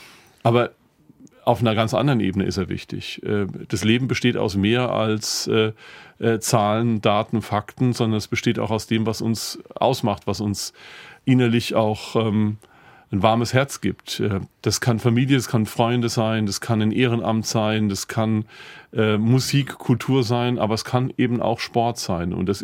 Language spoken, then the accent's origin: German; Landau in der Pfalz, Rhineland-Palatinate, Germany; born there; ich bin geboren in Landau in der Pfalz.